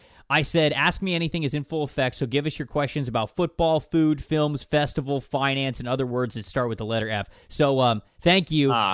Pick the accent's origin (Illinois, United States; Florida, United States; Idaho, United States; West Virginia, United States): Florida, United States; I'm from Florida. Big on seafood.